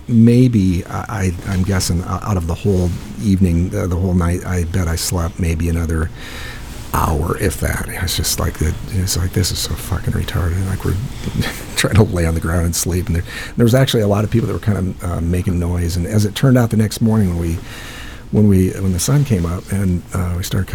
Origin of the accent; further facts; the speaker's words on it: Iowa, United States; we're from Iowa. He's from Utah.